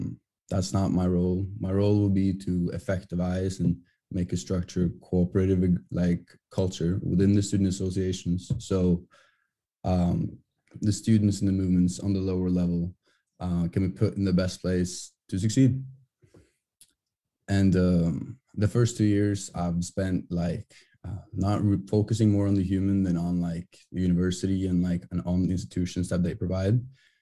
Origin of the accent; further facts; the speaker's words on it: Norway; I'm from Norway, 23 years old.